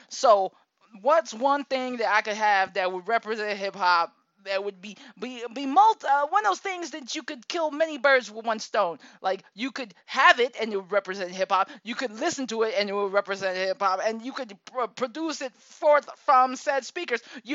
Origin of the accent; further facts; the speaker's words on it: Akron, Ohio, United States; even where we're from Akron, Ohio, what? Even our upper poverty, lower working class neighborhood, you had a house, and most people had a very good sized yard.